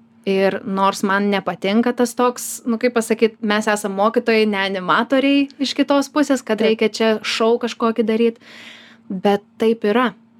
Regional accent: Plungė, Telšiai County, Lithuania; aš pati esu kilusi iš Plungės, tai lankiau Plungės Mykolo Oginskio meno mokyklą

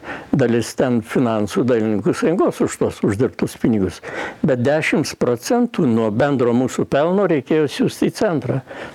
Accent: Vištytis, Marijampolė County, Lithuania; kadangi aš iš Vištyčio, gimęs Vištytyje, nu, tai ten mano tėviškė

